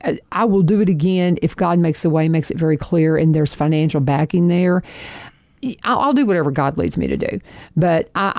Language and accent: English; Kentucky, United States; he's like intense northerner, and I'm from Kentucky.